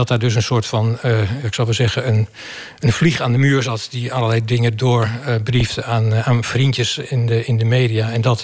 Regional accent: Netherlands; Nou, ik ben een Nederlander

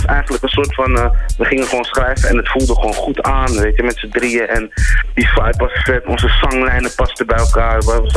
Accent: Amsterdam, North Holland, Netherlands; Dus als jong jongetje liep ik al in de stad. En natuurlijk kom ik uit Amsterdam.

